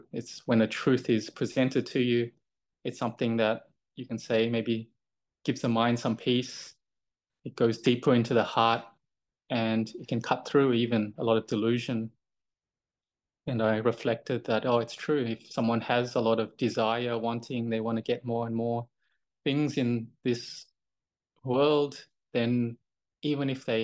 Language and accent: English; Sydney, New South Wales, Australia; born there; I was born in Sydney